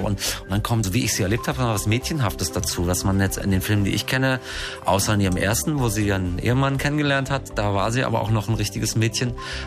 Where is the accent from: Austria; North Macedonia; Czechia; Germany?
Germany; Berlin; Als Berliner hatten wir noch die beiden Ostprogramme.